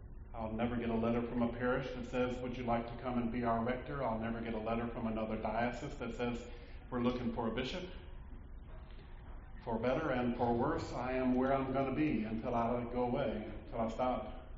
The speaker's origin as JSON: {"language": "English", "town": "Vicksburg", "region": "Mississippi", "country": "United States", "tie": "born or raised there", "said": "I grew up in Holy Trinity Episcopal Church in Vicksburg, Mississippi."}